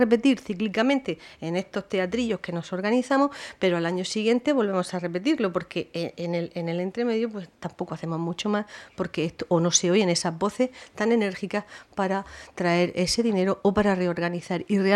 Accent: Molina de Segura, Region of Murcia, Spain; uno de los consultorios que ha mencionado de mi pueblo, de Molina de Segura

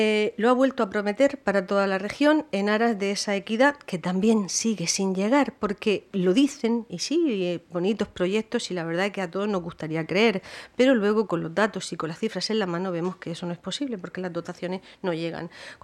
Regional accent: Molina de Segura, Region of Murcia, Spain; uno de los consultorios que ha mencionado de mi pueblo, de Molina de Segura

